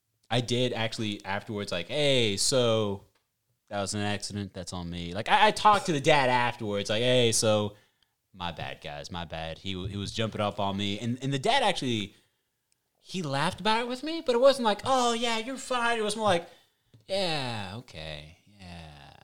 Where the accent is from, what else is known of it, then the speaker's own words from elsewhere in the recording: the South, United States; accent: Southern; But I'm definitely not country. You know, even though I'm from the South, I don't really have a powerful Southern accent or anything like that. It comes out in some words.